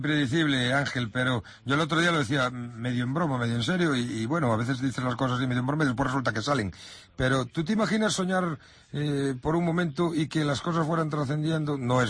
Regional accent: Lugo, Galicia, Spain; que nadie se olvide que yo soy de Lugo

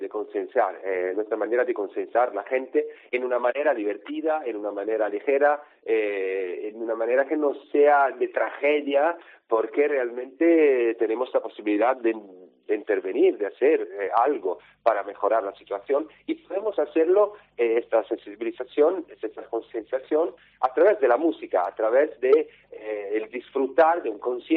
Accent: Italy; now in Barcelona, Spain; el grupo nace en Barcelona hace 3 años, cuando yo llegué en Barcelona desde Italia.

